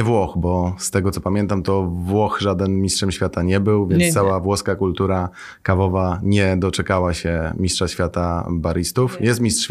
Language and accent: Polish; Łódź, Łódź Voivodeship, Poland; Ja wychowałem się w Łodzi na Starych Bałutach